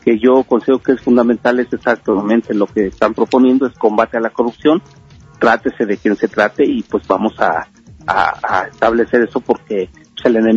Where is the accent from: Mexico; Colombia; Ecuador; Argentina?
Mexico; como mexicanos, pues somos la cultura que ha estado aquí en el continente americano